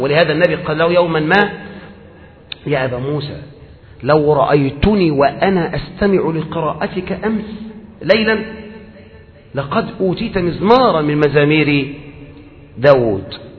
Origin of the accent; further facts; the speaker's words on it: Egypt; علشان كده إحنا عندنا في مصر يقول لك إيه؟